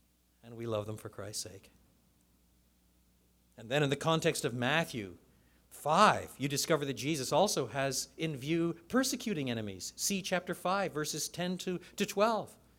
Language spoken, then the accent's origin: English; Canada; I'm Canadian. Then there are others. I'm male. And then there are others. I'm white. Then there are others. I'm middle class.